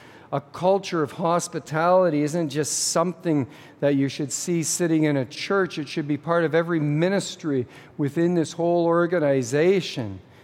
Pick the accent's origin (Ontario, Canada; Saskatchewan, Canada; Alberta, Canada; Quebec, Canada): Quebec, Canada; Well, I'm from Quebec.